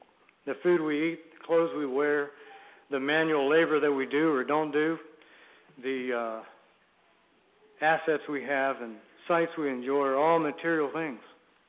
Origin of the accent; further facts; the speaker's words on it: Virginia, United States; also born or lived in Guatemala; We are from Virginia. I was raised there, but actually spent some years of my life in Guatemala.